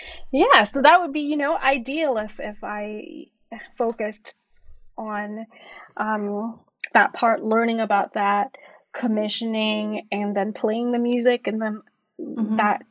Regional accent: Kuala Lumpur, Malaysia; So I'm Malaysian. I was born in Kuala Lumpur.

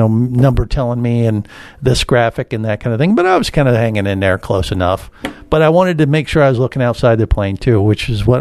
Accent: Wichita, Kansas, United States; accent: Wichita; And my thick Wichitan accent throws him as well.

